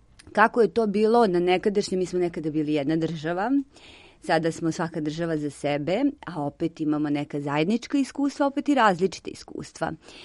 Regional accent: Serbia; ja sam ovde iz Srbije

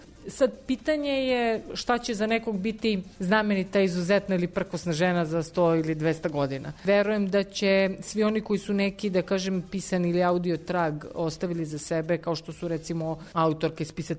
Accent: Belgrade, Serbia; sam odrasla u Beogradu, rođena sam u Beogradu, u jednoj vrlo pristojnoj porodici

